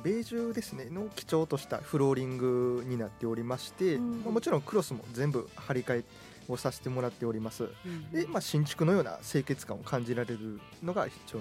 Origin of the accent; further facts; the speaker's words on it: Kyoto, Japan; 一応生まれも育ちも京都にございまして